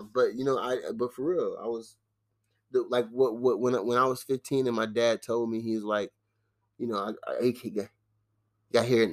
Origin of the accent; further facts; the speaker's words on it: Compton, California, United States; I said, I'm from Compton, and I don't think someone from Compton is supposed to be in a Long Beach gang.